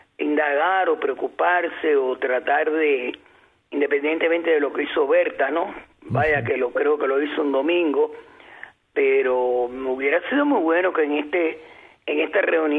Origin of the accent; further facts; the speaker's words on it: Cuba; como nación, como cubana